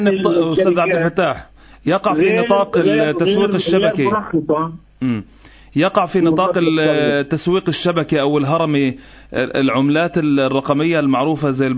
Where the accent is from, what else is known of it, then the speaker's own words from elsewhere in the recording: Gaza, Gaza Strip, Palestine; طيب يعني الآن يعني هذا الأمر منتشر عندنا في غزة بحسب متابعتكم ولا كيف؟